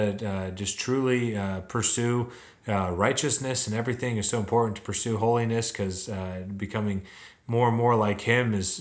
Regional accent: Arkansas, United States; moved away as an adult; So I am moving away from Arkansas, where I've been most of my life, and to the state of Georgia

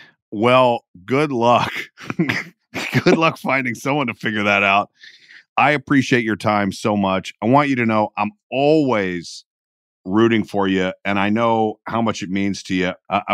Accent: Georgia, United States; I'm from Georgia.

